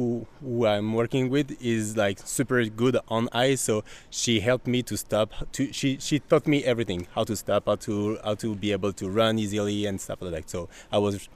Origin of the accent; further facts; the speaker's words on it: France; English is a second language; I'm from France